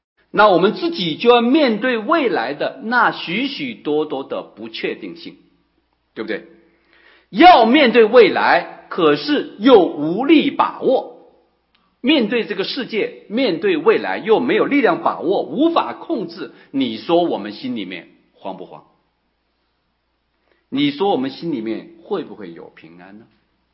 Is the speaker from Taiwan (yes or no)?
no; Hubei, China; 那时候我是在湖北农村长大的